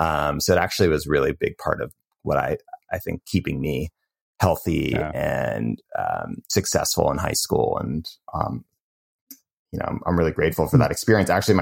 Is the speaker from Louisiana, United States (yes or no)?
no; Cambridge, Massachusetts, United States; I grew up in Cambridge, which is outside of Boston.